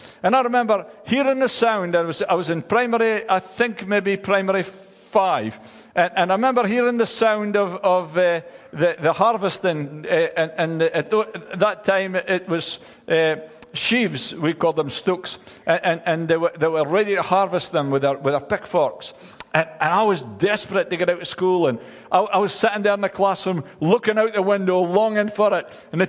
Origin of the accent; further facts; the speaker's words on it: Scotland, United Kingdom; I grew up in the Church of Scotland, and we used to sing a song